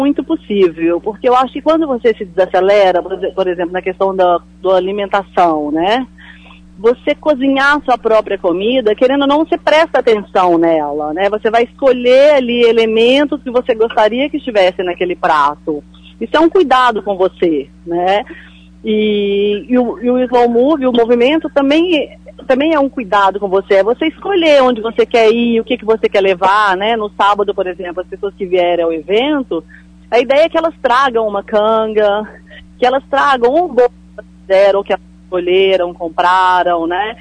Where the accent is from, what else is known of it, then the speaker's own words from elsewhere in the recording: Belo Horizonte, Minas Gerais, Brazil; now in São Paulo, Brazil; eu sou daqui, né, de BH, moro em São Paulo há 12 anos.